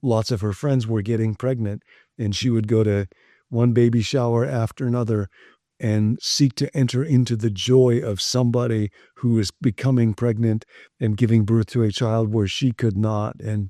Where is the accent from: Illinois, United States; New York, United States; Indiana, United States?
Illinois, United States; Rockford; I grew up in Rockford, Illinois, and if you looked at the phone book back in Rockford